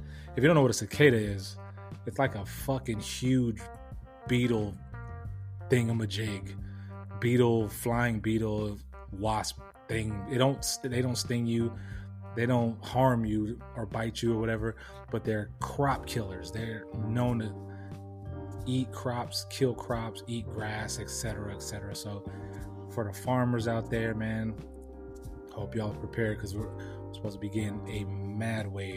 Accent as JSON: {"language": "English", "region": "California", "country": "United States", "said": "Like, you know, my home state, California."}